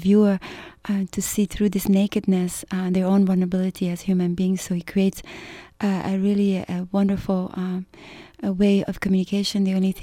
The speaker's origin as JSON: {"language": "English", "country": "Iran", "tie": "born or raised there", "said": "as I grew up in Iran, my eyes are so used to looking at certain iconographies and decorative motifs."}